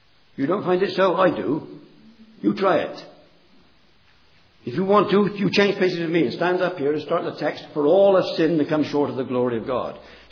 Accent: Bristol, South West England, United Kingdom; born there; I don't need to do it, my friend. I know I'm English. I'm English through and through. I laugh at English jokes.

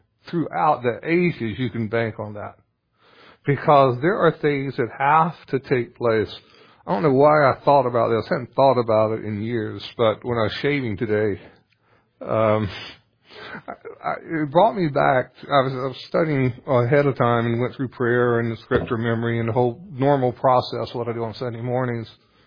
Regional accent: the South, United States; they give me a lot of flack for being a Southerner.

